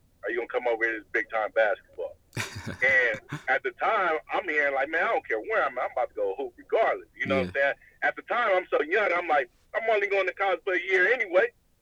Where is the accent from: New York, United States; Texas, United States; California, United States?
California, United States; Yeah, like, oh, I'm a Californian kid, man.